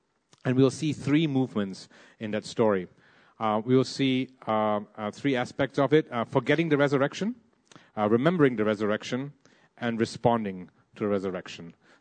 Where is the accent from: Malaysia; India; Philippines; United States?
Malaysia; I look and I sound foreign, but I'm a local product. I'm Malaysian. My dad's Italian. My mom is Malaysian